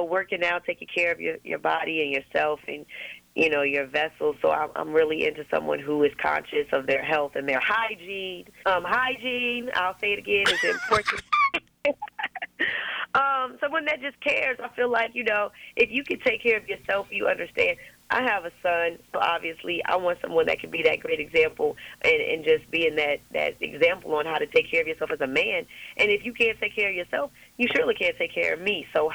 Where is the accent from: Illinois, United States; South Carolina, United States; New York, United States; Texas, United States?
Illinois, United States; Chicago; because I come from Chicago where we play cards